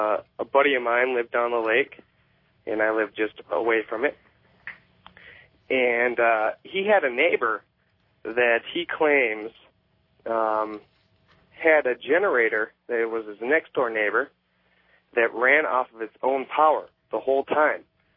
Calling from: Minneapolis, Minnesota, United States; I'm from Minneapolis, Minnesota. And first off, I want to comment on the weather changes here.

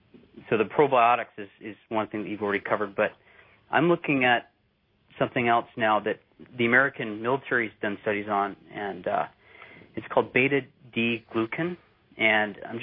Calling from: Vancouver, British Columbia, Canada; I'm calling from Vancouver.

